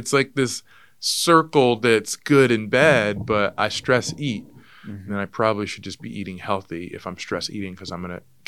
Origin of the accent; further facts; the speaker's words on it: the South, United States; I'm food operated. I grew up in the South. That's what we do. We communicate over food.